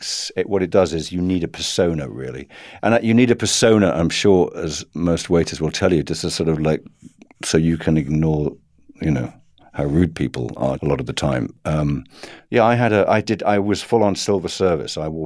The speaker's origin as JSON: {"language": "English", "town": "Liverpool", "region": "North West England", "country": "United Kingdom", "also_born_or_lived": "London", "said": "But I'm very proudly from Liverpool, and I'm very proud to be from the same place as all four of them."}